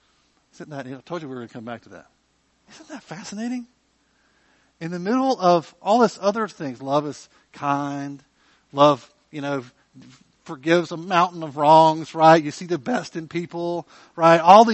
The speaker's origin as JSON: {"language": "English", "region": "the South", "country": "United States", "said": "So I am a Southerner, so don't get offended by me, you know, suggesting that perhaps our Southern hospitality only is about a skin deep, okay?"}